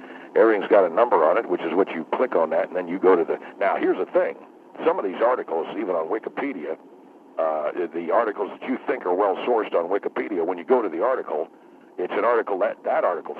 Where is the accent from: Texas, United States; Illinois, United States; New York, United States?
Texas, United States; Look, I come from Texas.